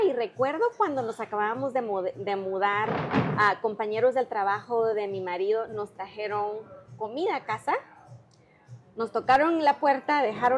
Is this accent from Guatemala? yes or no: yes; Guatemala; now in Denver, United States; Yo soy una inmigrante de Guatemala.